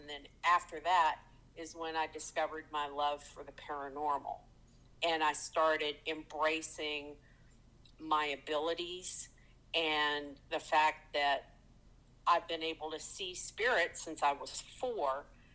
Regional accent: Appalachia, United States; And, you know, and I'm from Appalachia, and it's a completely different kind of culture

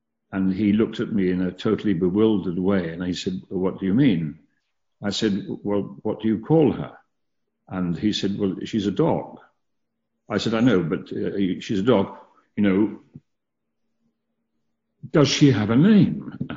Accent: London, United Kingdom; where I was brought up in North London, in a place called Kilburn, it was a huge Irish community.

